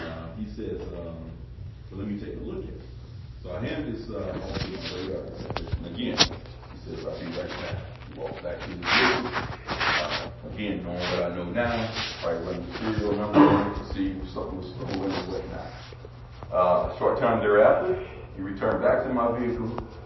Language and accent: English; United States; So when I was a youngster growing up in North County, I used to get pulled over and get stopped all the time.